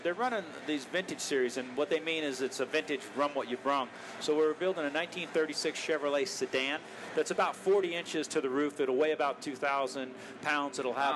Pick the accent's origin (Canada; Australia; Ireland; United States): United States; New Jersey; Be careful now, I'm from Jersey.